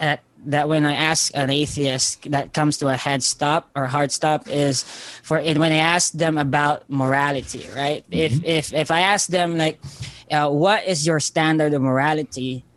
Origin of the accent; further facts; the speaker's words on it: Philippines; Hello, everyone. I'm from the Philippines. I'm 21 years old.